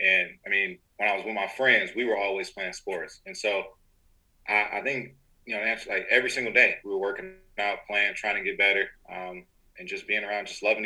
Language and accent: English; Emeryville, California, United States; also born or lived in Oakland / Antioch; So I grew up in, I was born in Oakland, grew up in Emeryville area. Then I moved out to Antioch, went to high school in Antioch, Deer Valley.